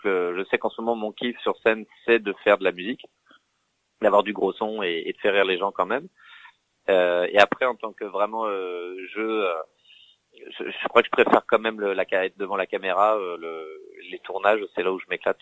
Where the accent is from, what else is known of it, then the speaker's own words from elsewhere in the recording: Île-de-France, France; Je suis de banlieue. Je suis né à Vincennes, mais j'ai grandi à Tremblay, Villepinte, Livry-Gargan, Aulnay-sous-Bois, pour les gens qui connaissent le 93.